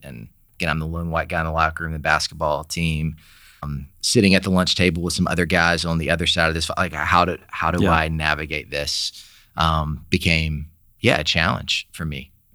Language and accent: English; Sylacauga, Alabama, United States; Where my dad's the pastor there, and so, yeah, that's the kind of environment I grew up in Sylacauga, Alabama.